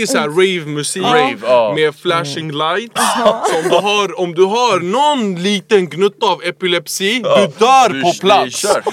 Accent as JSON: {"language": "Swedish", "town": "Tensta", "region": "Stockholm County", "country": "Sweden", "said": "för jag är från Tensta."}